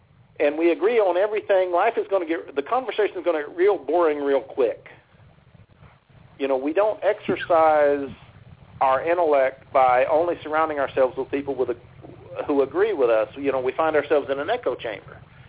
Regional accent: California, United States; born there; I was born in California, by the way.

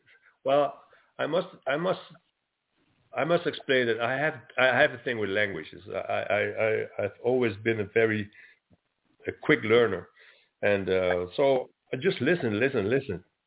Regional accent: Netherlands; yes, I come from the Netherlands, but now I learn to speak Italian

